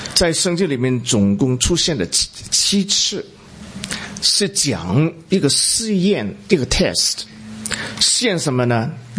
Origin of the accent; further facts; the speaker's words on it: Guangdong, China; 我是广东人哈，那么呢我们的同乡有很多人是当海员